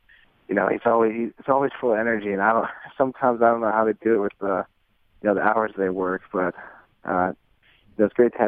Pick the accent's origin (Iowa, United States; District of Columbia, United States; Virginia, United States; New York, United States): New York, United States; I love growing up in New York, too